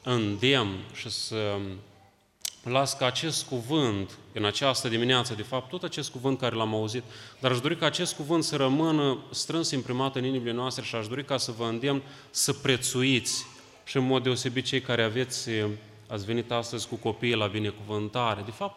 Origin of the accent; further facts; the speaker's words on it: Moldova; Vin din Republica Moldova și vă aduc acest salut.